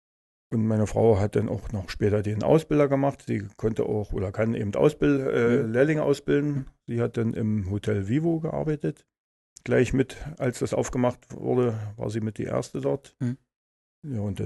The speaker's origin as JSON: {"language": "German", "town": "Forst", "region": "Brandenburg", "country": "Germany", "tie": "born or raised there", "said": "Ich bin gebürtiger Forster."}